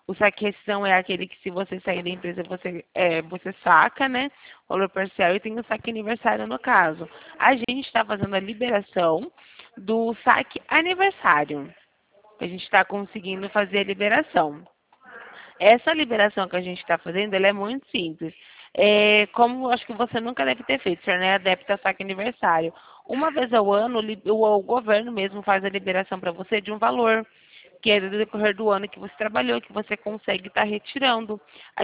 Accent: São Paulo, Brazil; Eu sou aqui de São Paulo

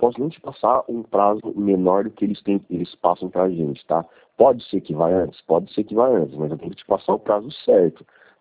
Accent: Ecuador; Portuguese is a second language; now in Araraquara, Brazil; sou de Equador.

